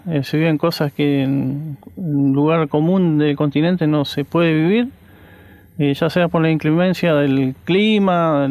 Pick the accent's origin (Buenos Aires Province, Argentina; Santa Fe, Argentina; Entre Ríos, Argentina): Entre Ríos, Argentina; Chajarí; Bueno, vengo de Entre Ríos, de Chajarí, precisamente, una ciudad.